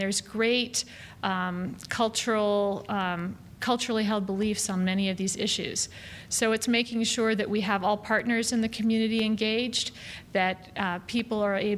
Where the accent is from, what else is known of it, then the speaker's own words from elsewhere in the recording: United States; Well, I will say, as an American, it's very disheartening to me